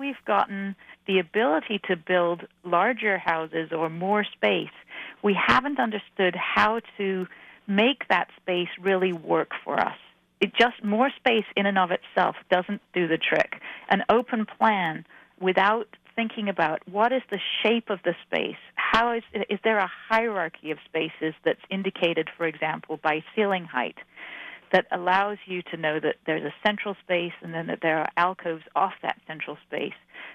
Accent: England, United Kingdom; I grew up in England, and a lot of what I write about was learned from a more European scale of spatial use.

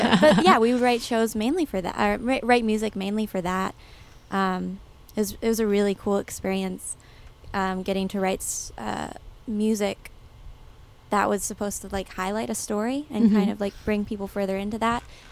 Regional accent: Rochester, New York, United States; So we were in, Noah, Isaac, and I grew up in Rochester, and the theater was called Words Players

